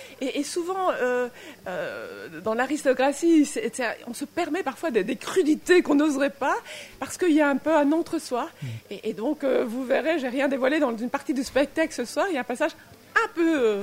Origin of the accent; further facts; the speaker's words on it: Belgium; Je suis belge, je ne sais pas si vous le savez, mais je fais la promotion énormément en Belgique.